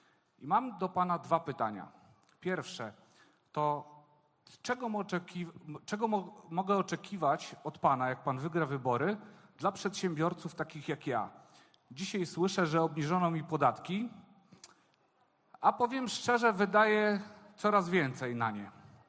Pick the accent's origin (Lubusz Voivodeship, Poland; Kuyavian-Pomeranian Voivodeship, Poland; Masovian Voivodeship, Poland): Masovian Voivodeship, Poland; Warsaw; Ja jestem z Warszawy, ale tutaj z rodziną w Kotkowie, całkiem blisko, na wakacjach.